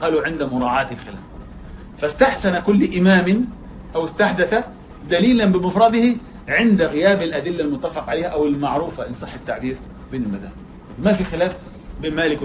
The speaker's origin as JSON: {"language": "Arabic", "country": "Egypt", "said": "احنا نسميه كمصريين عندنا هنا بيع الحرق،"}